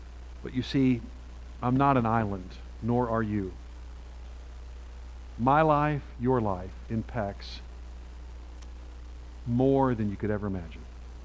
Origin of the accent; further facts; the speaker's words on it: United States; Being an American is a great blessing.